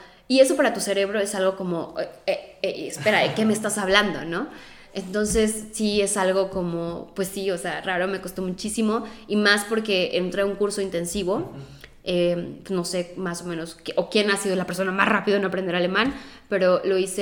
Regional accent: Mexico; moved away as an adult; Sí, justo cuando me fui de México, pues renuncié a mi trabajo.

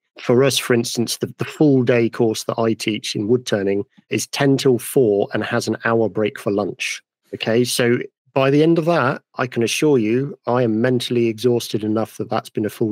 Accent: United Kingdom; I brushed it off because I'm British and we don't take compliments very well.

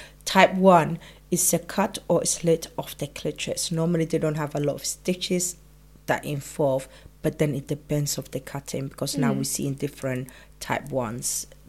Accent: Somalia; You know, we grew up in Somalia.

